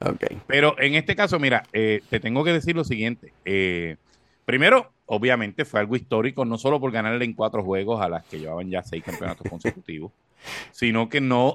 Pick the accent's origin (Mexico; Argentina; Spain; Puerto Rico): Puerto Rico; Corozal; tú sabes que yo soy de Corozal, y Corozal es un pueblo que tiene una tradición de voleibol